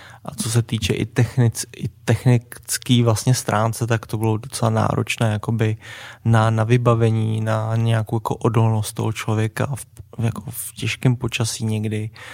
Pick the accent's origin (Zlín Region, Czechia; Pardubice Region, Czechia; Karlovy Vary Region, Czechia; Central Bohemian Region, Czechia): Central Bohemian Region, Czechia; Rakovník; Tak já pocházím z Rakovníka